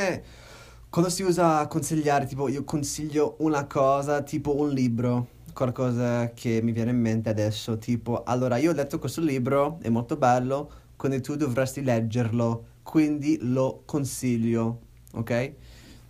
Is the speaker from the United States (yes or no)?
yes; United States; Italian is a second language; io essendo americano quando